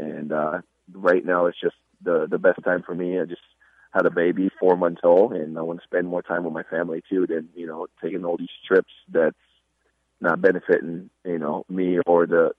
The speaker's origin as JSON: {"language": "English", "country": "United States", "tie": "born or raised there", "said": "Again, growing up in America for the amount of years I've been here for, you know, I'm American at the same time"}